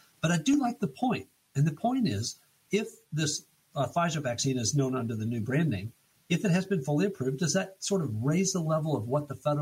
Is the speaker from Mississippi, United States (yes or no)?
no; Arizona, United States; here in my home state of Arizona, for sure.